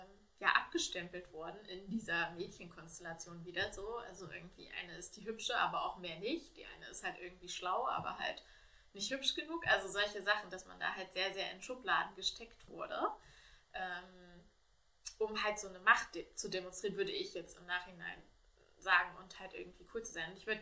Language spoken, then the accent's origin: German; Thuringia, Germany; Und wenn ich zum Beispiel an meine Jugend und ja, an meine Jugend in Thüringen zurückdenke